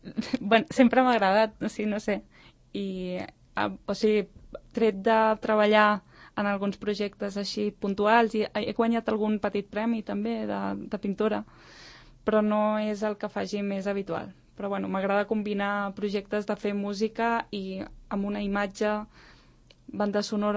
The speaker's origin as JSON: {"language": "Catalan", "town": "Lumbreras de Cameros", "region": "La Rioja", "country": "Spain", "said": "Però generalment ho faig molt a La Rioja, al meu poble, que es diu Lumbreras de Cameros."}